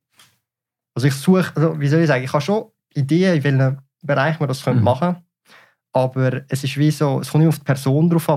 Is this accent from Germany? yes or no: no; Switzerland; Ich bin da geboren in der Schweiz, man hört es vielleicht auch, und auch, ich habe den Schweizer Pass. Und auch wenn ich jetzt halb Ungarn, halb Vietnames bin, genetisch gesehen, von den Eltern und alles, also ich fühle mich halt trotzdem in der Schweiz